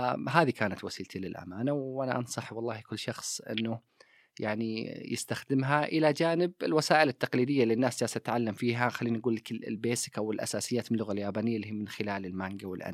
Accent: Saudi Arabia; moved away as an adult; now in Japan; أنا كشاب سعودي يعني خلينا أقول قضيت يمكن 8 سنوات لحد الآن يعني، وما زالت يعني ممكن كرحلة كاملة يمكن حوالي 10 سنوات بين السعودية واليابان

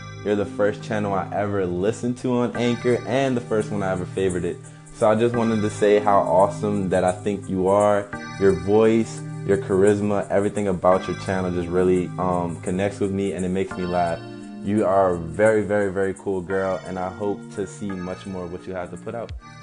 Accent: New Orleans, Louisiana, United States; I'm from New Orleans.

